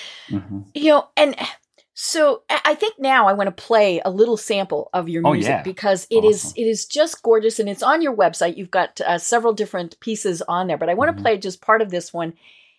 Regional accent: Colorado, United States; Now, granted, I am from Colorado.

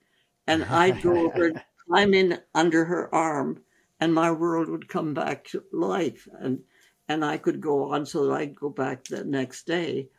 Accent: Landour, Uttarakhand, India; My first 2 years were in school, Woodstock School up in the Himalayas in Landar, Missouri, and it was a wonderful school

